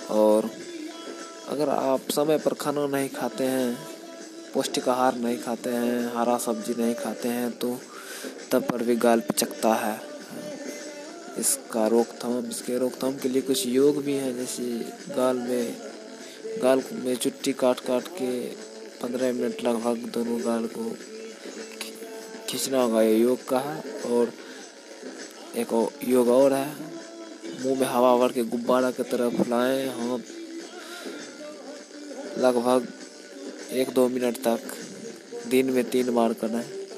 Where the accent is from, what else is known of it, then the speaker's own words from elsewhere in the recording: Arajpur, Bihar, India; मैं बिहार से हूँ। पहले मैं अपना परिचय बता रहा हूँ। मैं बिहार से मधेपुरा जिला में अरजपुर गांव से बोल रहा हूँ।